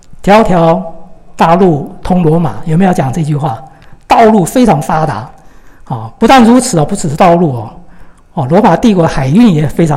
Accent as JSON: {"language": "Chinese", "country": "China", "said": "弟兄姊妹啊，我们是中国人，在我小时候，我的一个印象就是说，这种"}